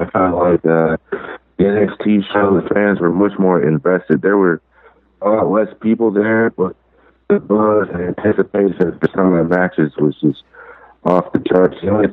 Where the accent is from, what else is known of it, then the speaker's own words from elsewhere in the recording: Cincinnati, Ohio, United States; now in Urbana, United States; I'm from Cincinnati. I'm living in Urbana, Illinois right now.